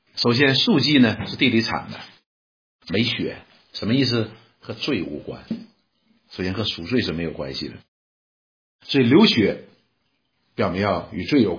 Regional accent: China; 我们中国人都喜欢什么？风调雨顺，五谷丰登

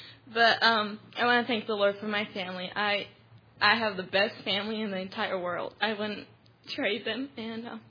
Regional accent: Brazil; I'm from Brazil, South America

